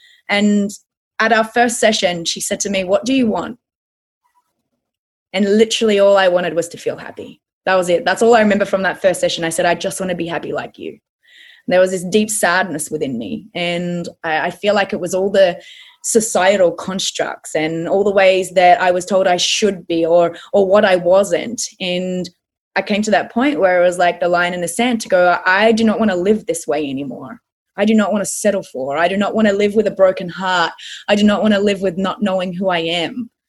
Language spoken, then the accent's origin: English; Australia; Well, I'm Australian, mate, through and through. So I live in sunny Queensland in Australia